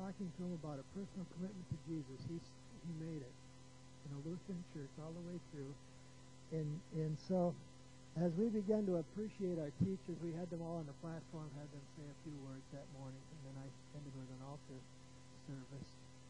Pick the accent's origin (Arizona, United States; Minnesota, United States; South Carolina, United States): Minnesota, United States; St. James; I grew up in St. James, Minnesota